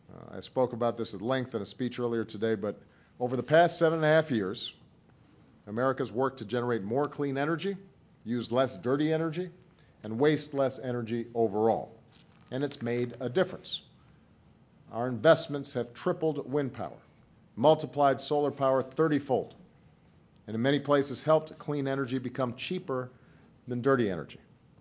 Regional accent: Hawaii, United States; aloha. You know, it's not often I get to welcome folks to my home state.

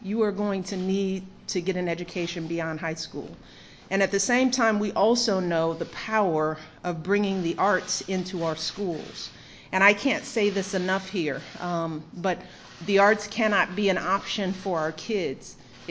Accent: Chicago, Illinois, United States; I grew up in a jazz household. Everybody knows I grew up on the South Side of Chicago.

